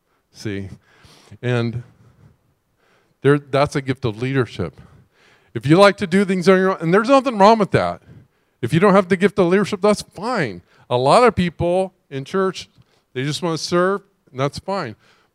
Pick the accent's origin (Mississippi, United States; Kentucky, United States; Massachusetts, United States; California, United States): California, United States; now in Hawaii, United States; I grew up in California, which is expensive. And then I moved to Hawaii